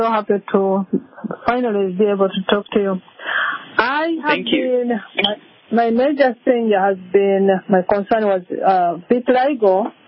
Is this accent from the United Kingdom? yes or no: no; Uganda; English is a second language; moved away; Yes, I have an accent, a different accent. I come from Uganda.